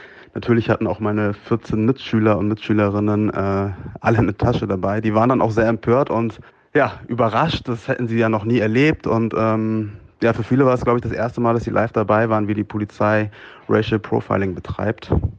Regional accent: Hamburg, Germany; ich bin 32 Jahre alt, in Hamburg geboren und aufgewachsen.

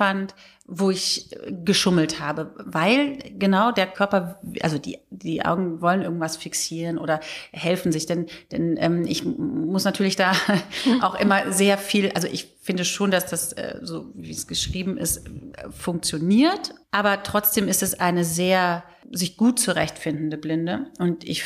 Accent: Leverkusen, North Rhine-Westphalia, Germany; also born or lived in Cologne; Ich bin ja in Köln geboren, in Leverkusen aufgewachsen und habe zu der Zeit dann wieder in Köln gelebt.

